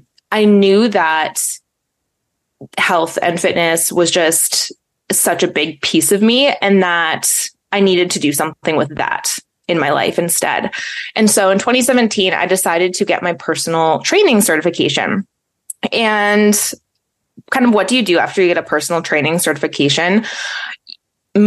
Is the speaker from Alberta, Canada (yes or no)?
yes; Alberta, Canada; moved away; I'm from Canada and originally from Alberta. So if you guys know, that's like a booming industry there. It's kind of like Texas. And then I don't live there now